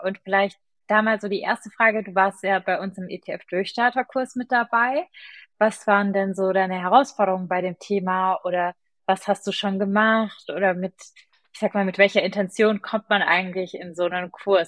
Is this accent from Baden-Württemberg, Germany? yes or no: yes; Ludwigsburg, Baden-Württemberg, Germany; weil ich komme ja aus Ludwigsburg, aber das ist nur Neckar-Gegend.